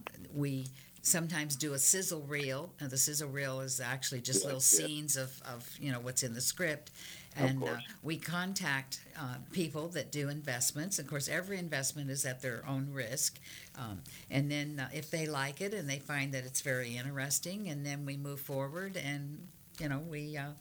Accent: Las Vegas, Nevada, United States; You know, what's so funny is I'm from Las Vegas, and I in the 60s and 70s, I really met a lot of the entertainers there

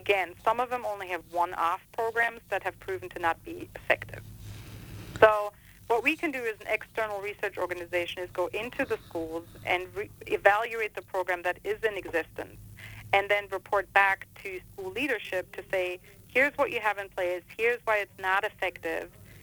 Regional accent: Germany; Oh, I was born and raised in Germany. I'm half Scottish and half German.

